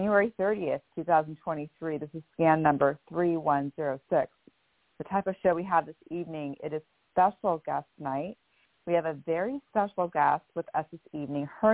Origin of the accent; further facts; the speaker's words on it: Sarasota, Florida, United States; I am from Sarasota, Florida.